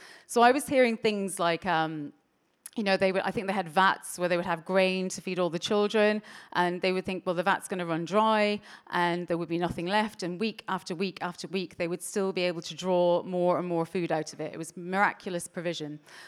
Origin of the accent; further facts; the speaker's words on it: Ireland; And also, I grew up in Ireland